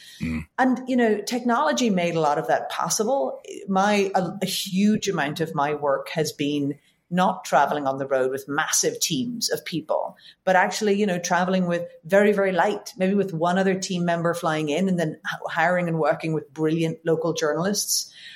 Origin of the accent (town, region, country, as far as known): Northern Ireland, United Kingdom; born or raised there